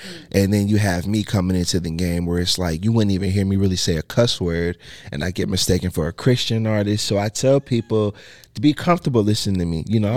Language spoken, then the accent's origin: English; Canton, Ohio, United States; So like for at some time when I would say I was from Canton and I would go to different places